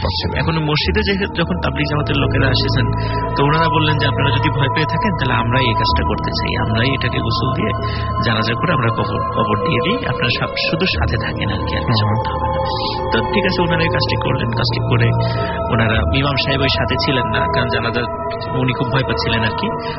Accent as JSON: {"language": "Bangla", "town": "Rajbari", "region": "Dhaka Division", "country": "Bangladesh", "tie": "born or raised there", "said": "আমাদের আমার বাড়ি রাজবাড়ি জেলা"}